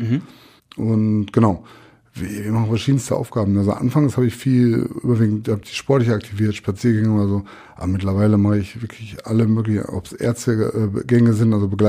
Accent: Borbeck, North Rhine-Westphalia, Germany; Also ich komme ja aus Borbeck und ich glaube, Borbeck zählt da schon eher zu den schwächeren Regionen

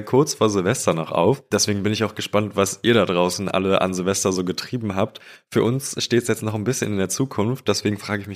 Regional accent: Falkensee, Brandenburg, Germany; wir sind in Falkensee, wo ich herkomme

